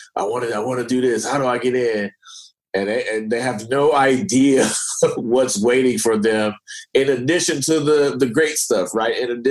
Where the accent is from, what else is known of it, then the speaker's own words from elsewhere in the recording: Oakland, California, United States; I'm a kid from East Oakland. I went to a Black college.